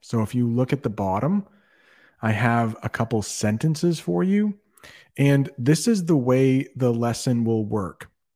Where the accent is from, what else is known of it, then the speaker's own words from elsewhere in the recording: Vermont, United States; born there; I was born in Vermont, so it is my birth state.